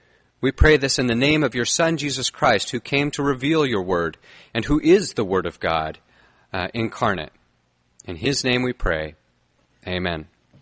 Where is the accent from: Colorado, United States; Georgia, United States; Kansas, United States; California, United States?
Colorado, United States; moved away as an adult; And Sonia and I came from Colorado, and we realized when we came out to the East Coast that there is a culture difference.